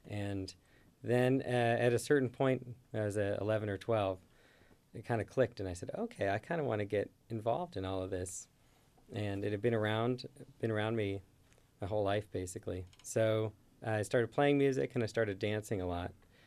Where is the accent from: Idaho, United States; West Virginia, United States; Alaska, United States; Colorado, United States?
Alaska, United States; Fairbanks; So I grew up in Fairbanks, Alaska, and my dad played fiddle music.